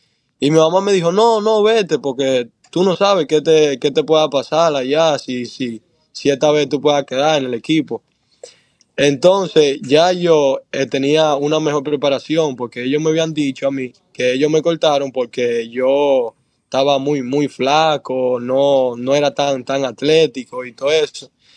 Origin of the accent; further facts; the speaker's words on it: Santiago, Dominican Republic; Yo allá en República Dominicana soy de Santiago.